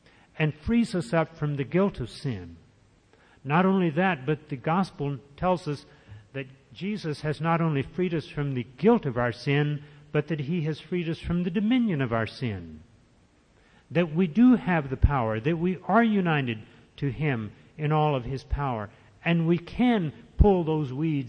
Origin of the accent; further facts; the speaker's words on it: Ireland; I'm not either. I'm Irish, and that's worse.